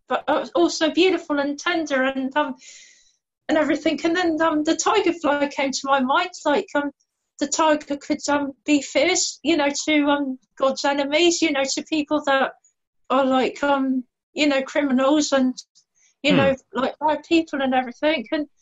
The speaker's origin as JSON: {"language": "English", "town": "Winchester", "region": "South East England", "country": "United Kingdom", "said": "I come from Winchester, which is Hampshire, which is right down south of England. That is right central, southern central of England."}